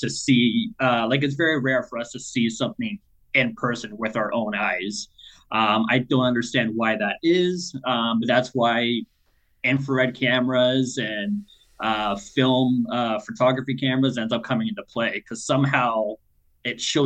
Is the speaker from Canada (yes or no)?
yes; Georgetown, Ontario, Canada; So I am from Georgetown, Ontario. It's about 45 minutes outside of Toronto.